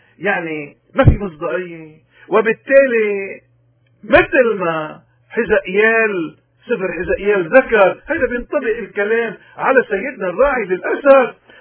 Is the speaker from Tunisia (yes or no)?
no; Lebanon; طيب يا خي نحن كلبنانيين بدنا نسأل هذا الإنسان